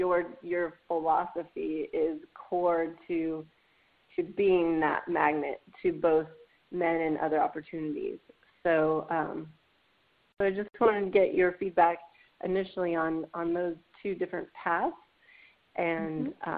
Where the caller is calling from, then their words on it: Austin, Texas, United States; I am calling from Austin, Texas.